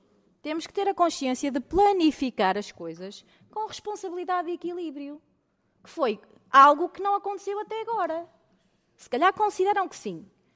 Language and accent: Portuguese; Amarante, Porto, Portugal; E eu quero esta linha, conforme o estudo e o projeto, que vá até à minha terra. Porque a ir até à minha terra não favorece só os amarantinos, favorece toda a gente daquela região.